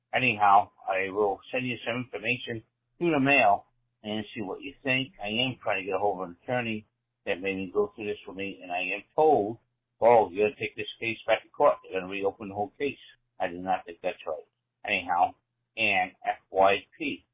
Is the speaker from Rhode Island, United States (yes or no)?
yes; Rhode Island, United States; I'm from Rhode Island